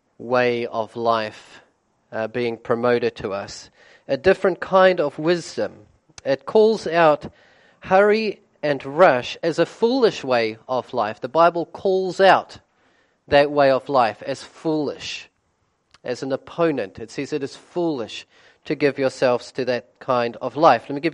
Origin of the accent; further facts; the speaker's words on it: Gisborne, New Zealand; As Peter mentioned, I'm from Gisborne, serving there at the moment.